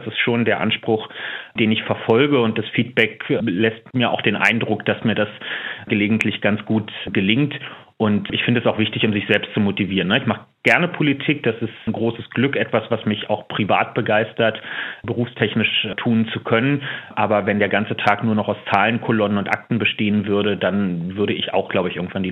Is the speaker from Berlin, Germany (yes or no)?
yes; Berlin, Germany; Aber was mir gerade auch als Berliner besonders wichtig ist